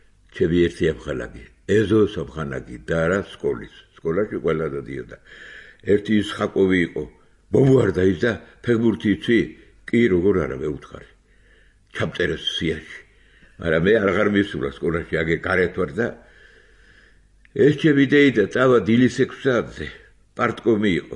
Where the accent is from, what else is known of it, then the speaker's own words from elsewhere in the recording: Batumi, Adjara, Georgia; ბათუმელები ვარ მე